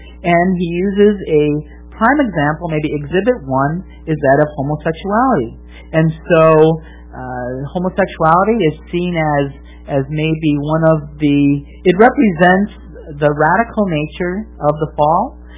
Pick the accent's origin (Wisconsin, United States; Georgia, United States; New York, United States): Wisconsin, United States; Living in and growing up in Wisconsin